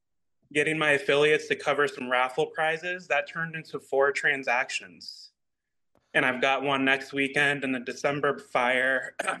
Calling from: Indianapolis, Indiana, United States; Good morning from Indianapolis.

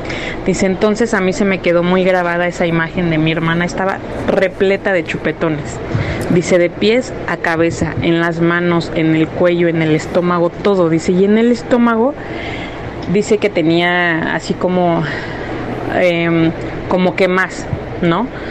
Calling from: Chicoloapan, State of Mexico, Mexico; de Chicoloapan

